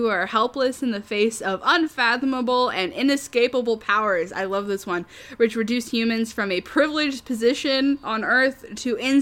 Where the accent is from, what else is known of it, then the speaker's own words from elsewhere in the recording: San Diego, California, United States; I'm from San Diego, which has like 5 colleges, like